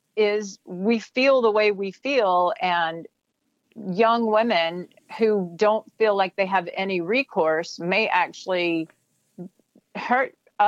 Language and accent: English; Greer, South Carolina, United States; Well, so growing up in Greer, South Carolina, you know, there's this highway that connects Greenville to Spartanburg, and Greer's kind of right in the middle of it.